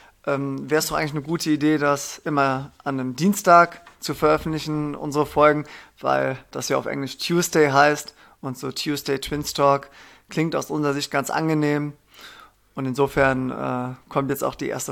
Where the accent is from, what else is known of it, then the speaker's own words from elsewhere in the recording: Gummersbach, North Rhine-Westphalia, Germany; born there; now in Trier, Germany; Ja, ich bin da tatsächlich auch geboren. Nur eine Minute vor dir. Ja, und dann kam es auch schon hinterher. Ja, aber ich wohne jetzt mittlerweile in Trier.